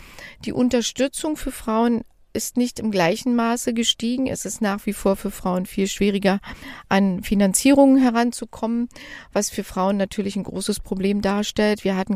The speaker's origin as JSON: {"language": "German", "country": "Germany", "said": "Ich komme aus der DDR"}